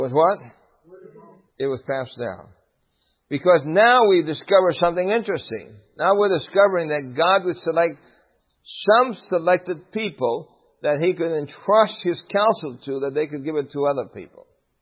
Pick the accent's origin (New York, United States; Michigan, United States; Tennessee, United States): New York, United States; Brooklyn; I grew up in Brooklyn, New York, in the public school system.